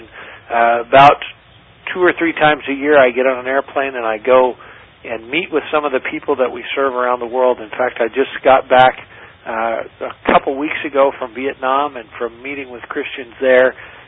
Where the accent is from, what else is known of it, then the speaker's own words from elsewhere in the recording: Papua New Guinea; I grew up in a missionary family, did part of my growing up in Papua New Guinea